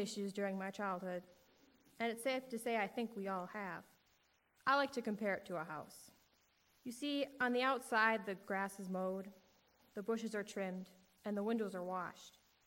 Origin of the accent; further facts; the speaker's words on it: Cedar Grove, United States; I was born and raised right here in Cedar Grove.